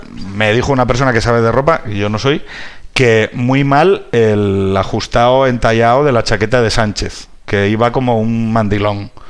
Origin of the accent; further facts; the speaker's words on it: Asturias, Spain; now in Madrid, Spain; Oye, que yo soy de Asturias, también un respeto.